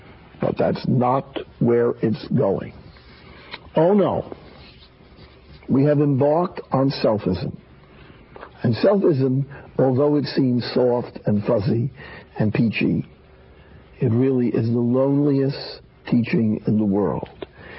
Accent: New York, United States; I'm a New Yorker, I'm a large city person

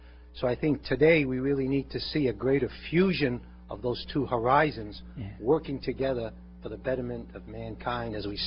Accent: New York City, New York, United States; I'm from New York, Father.

